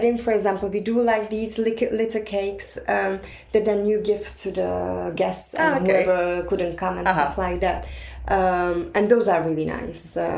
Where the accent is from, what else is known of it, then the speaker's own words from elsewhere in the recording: Ostrava, Moravian-Silesian Region, Czechia; English is a second language; Basically, I'm from Ostrava, which is the third biggest city of Czech Republic.